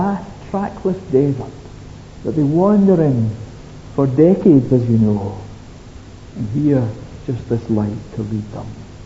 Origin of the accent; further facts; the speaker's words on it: Scotland, United Kingdom; I'm from Ayrshire, you're from Glasgow